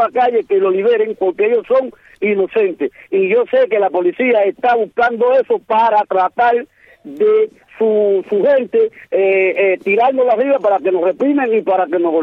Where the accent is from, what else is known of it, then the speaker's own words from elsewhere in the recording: Cuba; nos asiste a nosotros como cubanos